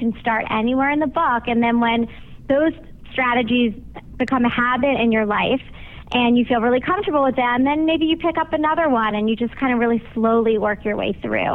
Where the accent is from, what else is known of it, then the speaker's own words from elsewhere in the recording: Philadelphia, Pennsylvania, United States; moved away as an adult; now in Texas, United States; No, I've lived here for almost 20 years, but I grew up on the East Coast in Philadelphia.